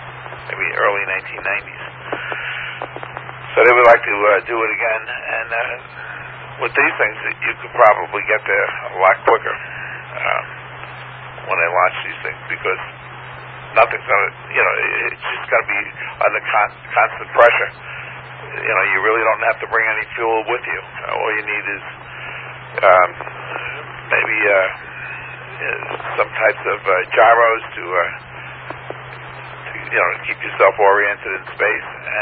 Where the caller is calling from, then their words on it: Ronkonkoma, New York, United States; Okay, I'm in Ronkonkoma. So out in Suffolk County here. You can find us real easy on a map, Lou. Just we're about the only good sized lake on the island.